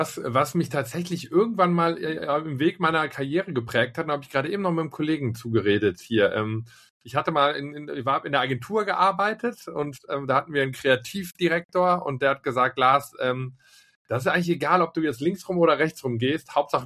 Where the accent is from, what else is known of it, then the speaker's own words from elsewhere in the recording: Cologne, North Rhine-Westphalia, Germany; als Kölner ist man ja irgendwie Grundoptimist.